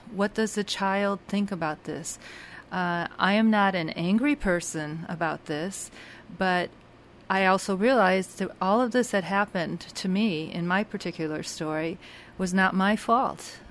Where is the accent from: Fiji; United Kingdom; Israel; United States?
United States; Illinois; I was raised in the northern suburbs of Chicago, and my high school and grade schools were all white American children, and I was always a little darker and more exotic looking. And I was raised in a Jewish family